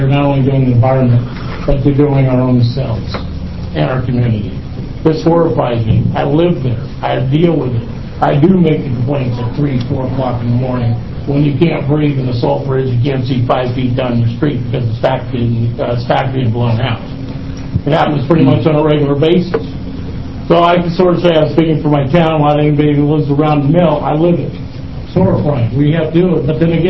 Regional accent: Toledo, Oregon, United States; I'm from Toledo, Oregon. I live right next to a mill.

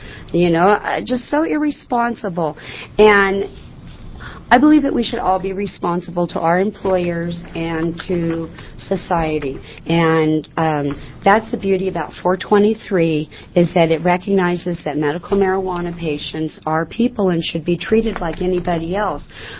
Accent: Gold Hill, Oregon, United States; I'm from Gold Hill, Oregon, and I am a medical marijuana patient.

